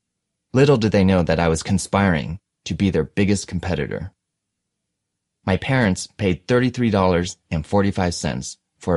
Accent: Illinois, United States; born there; Although I was born in Illinois, my only memories of that period of my life were jumping off a diving board that was 12 feet high and catching fireflies.

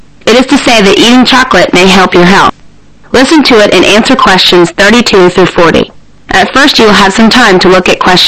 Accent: Baltimore, Maryland, United States; Baltimore, Maryland.

